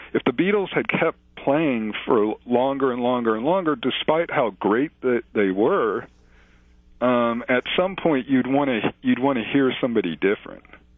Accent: Dallas, Texas, United States; I'm originally from Dallas, so I'm a Cowboys fan.

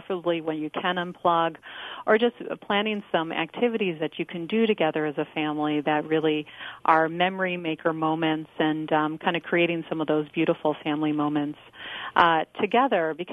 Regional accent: Chicago, Illinois, United States; also born or lived in Netherlands / London; But I'm American and originally from Chicago.

